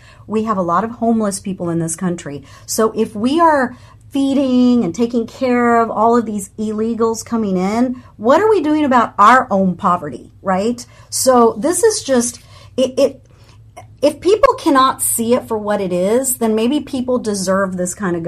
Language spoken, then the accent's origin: English; Venezuela; now in United States; Look, I know these are my paisanos, okay? These are from my home country.